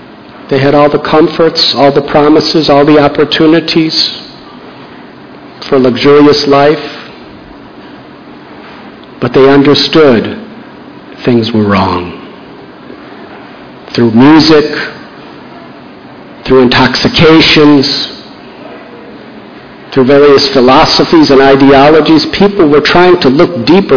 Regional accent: United States; born there; I was born in America, where I lived, there was no traffic jams. There was no pollution. Very peaceful place.

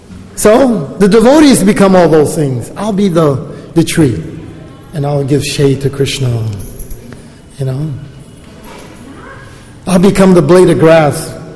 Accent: Chicago, Illinois, United States; say I grew up in Chicago, and when it gets around August, you know, winter is coming.

